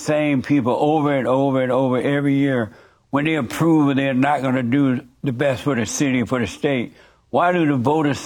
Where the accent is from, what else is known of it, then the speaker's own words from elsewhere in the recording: Alabama, United States; Because when I was growing up in Alabama, every year they would do those fire burn things